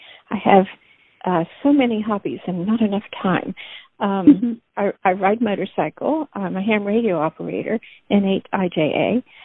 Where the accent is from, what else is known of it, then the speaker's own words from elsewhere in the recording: West Virginia, United States; also born or lived in Puerto Rico; I was born in Puerto Rico, so it gives me a unique perspective on coloring, colors and designs and, backgrounds and stuff. But I grew up mostly in West Virginia.